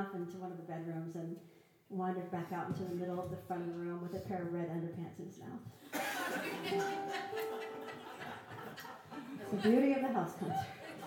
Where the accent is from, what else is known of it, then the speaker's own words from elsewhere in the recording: Bellingham, Washington, United States; I was playing in Bellingham, my hometown.